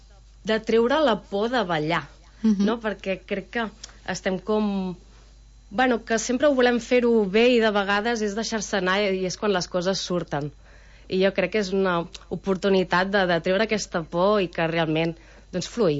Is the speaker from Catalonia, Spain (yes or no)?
yes; Ventalló, Catalonia, Spain; jo soc de Ventalló i soc part de l'Associació Cultural